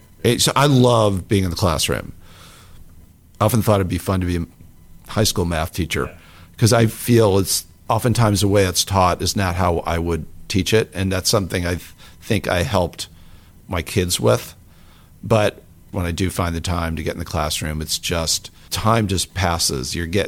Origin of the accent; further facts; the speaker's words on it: New York, United States; As a fan, since I grew up in the New York area and I'm a struggling Mets, Jets, Knicks fan